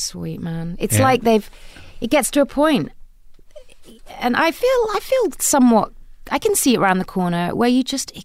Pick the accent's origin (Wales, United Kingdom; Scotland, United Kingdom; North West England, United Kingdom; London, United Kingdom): London, United Kingdom; born there; also born or lived in Zambia; I was born in London on a very brief trip back to London. We were living in Zambia